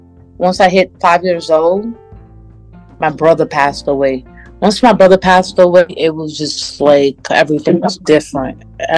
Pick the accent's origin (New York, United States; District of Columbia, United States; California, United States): New York, United States; Brooklyn; also born or lived in Bronx; So my hometown is Brooklyn, but you know, I was born and raised in the Bronx. So I'm in between. I'm the Bronx baby and I'm a Brooklyn baby.